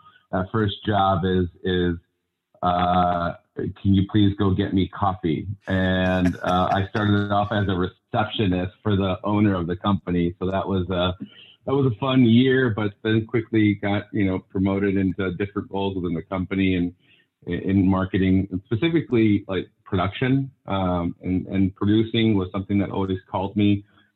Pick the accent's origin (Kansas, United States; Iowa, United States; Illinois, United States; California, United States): California, United States; Los Angeles; I am originally from Los Angeles. Born and raised in Los Angeles